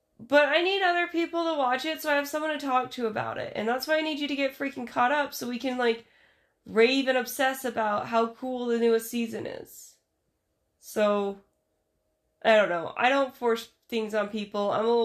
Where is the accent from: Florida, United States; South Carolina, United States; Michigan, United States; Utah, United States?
Utah, United States; Fuck, I'm from Utah.